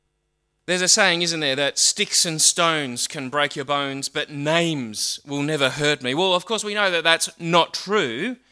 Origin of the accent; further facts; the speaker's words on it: Queensland, Australia; And I'm like, what's that? I'm from Queensland.